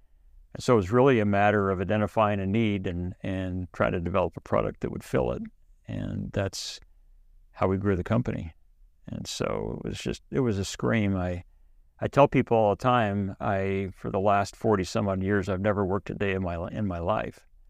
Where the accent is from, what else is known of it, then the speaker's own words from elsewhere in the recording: Utah, United States; and we thought, well, we're both from Utah. Let me take a trip to Utah and see if there's anything there of any interest.